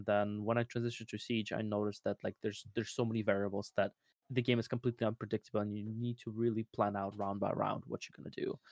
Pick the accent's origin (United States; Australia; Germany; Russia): Russia; English is a second language; Okay, so I was a kid. You probably know I'm from Russia.